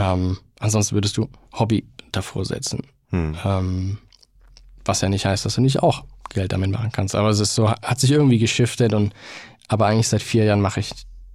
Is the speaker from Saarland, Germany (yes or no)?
no; Chemnitz, Saxony, Germany; Ich bin in Chemnitz groß geworden, das ist ja auch die Metropole schlechthin.